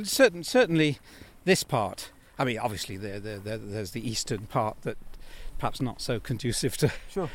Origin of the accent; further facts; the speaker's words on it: Bristol, South West England, United Kingdom; now in Shropshire, United Kingdom; I'm from Bristol originally.